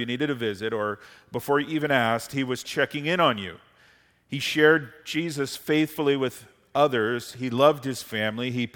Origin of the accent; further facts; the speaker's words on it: Simcoe, Ontario, Canada; But growing up in Simcoe, at Emmanuel Bible Church, one of my pastors was named Raymond Thompson.